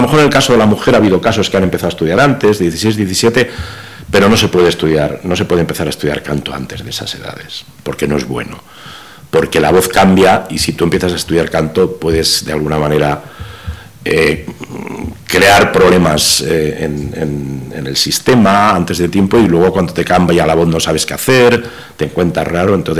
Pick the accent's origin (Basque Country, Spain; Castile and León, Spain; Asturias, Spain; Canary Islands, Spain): Castile and León, Spain; me encanta estar en mi tierra, en mi comarca, porque al fin y al cabo, pues somos de aquí todos, de Tierra del Vino